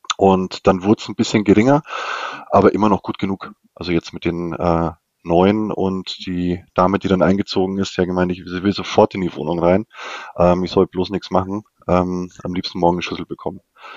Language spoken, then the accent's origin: German; Bavaria, Germany; Also ich komme so aus der Ecke zwischen München und Nürnberg.